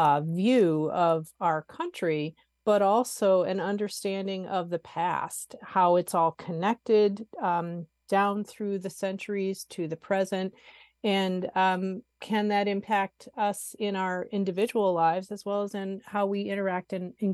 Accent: United States; growing up in the United States, going through the school systems here

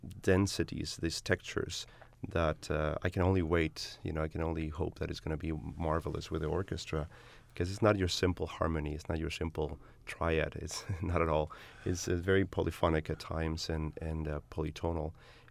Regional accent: El Paso, Texas, United States; originally from El Paso, Texas.

